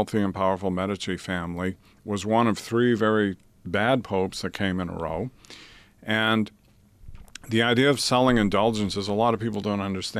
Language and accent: English; Maine, United States; in the state assembly in my home state of Maine.